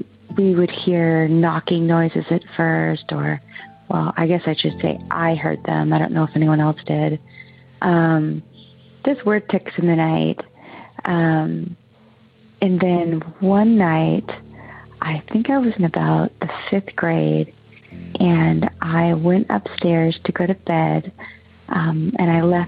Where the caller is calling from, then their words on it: Oregon, United States; I'm calling from Oregon.